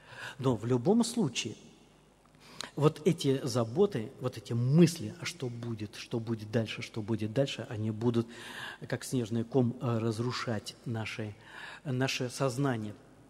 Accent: Orenburg Oblast, Russia; в моем глубоком детстве, мне кажется, лет 5 тогда было, в те времена мое детство проходило в Оренбургской области, в деревне.

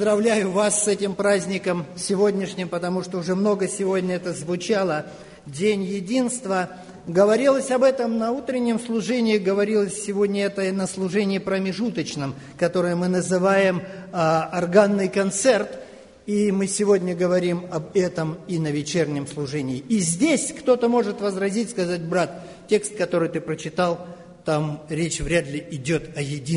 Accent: Moscow, Russia; а мы с вами из Москвы, из России, кто-то еще из других мест

